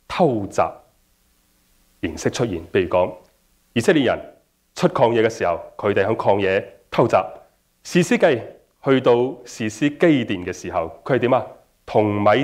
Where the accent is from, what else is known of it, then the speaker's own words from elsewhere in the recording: Guangdong, China; 哦，用我们广东话来讲，是展现了一种很阴质的一种特质的。